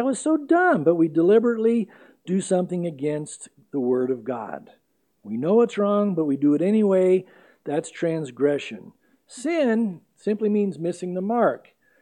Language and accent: English; San Diego, California, United States; I'm from San Diego, and we got a lot of piers there